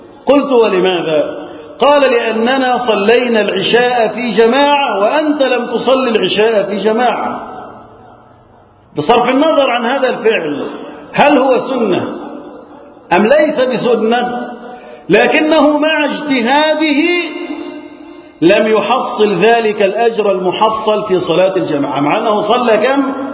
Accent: Egypt; اللهم احفظ بلدنا مصر وسائر بلاد المسلمين من الفتن.

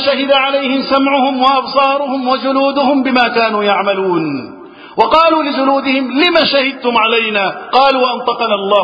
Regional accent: Egypt; اللهم احفظ بلدنا مصر وسائر بلاد المسلمين من الفتن.

